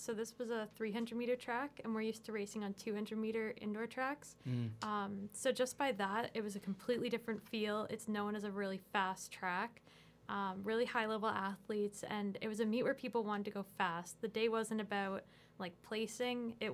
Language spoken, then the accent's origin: English; Rockwood, Ontario, Canada; So I'm from Rockwood, Ontario, very small town near Guelph.